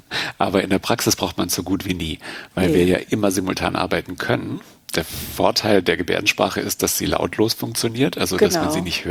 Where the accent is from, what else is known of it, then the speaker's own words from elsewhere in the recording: Bavaria, Germany; also ich komme aus Deutschland und zwar aus Bayern und in Bayern aus dem Landkreis Fürstenfeldbruck und da wohne ich übrigens im Ort Grafrath.